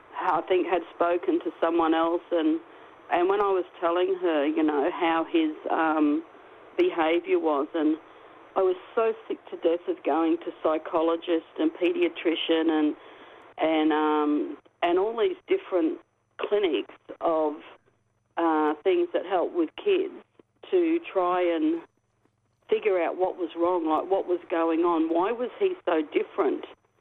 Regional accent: Southport, Queensland, Australia; was actually born in Southport and I'm still here.

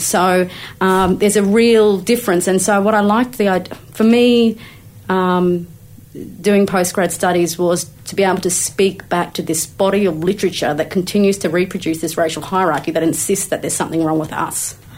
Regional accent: Brisbane, Queensland, Australia; I grew up in Brisbane. Our first cousins were not in Brisbane. And we were like the one Aboriginal family at our primary school and our high school

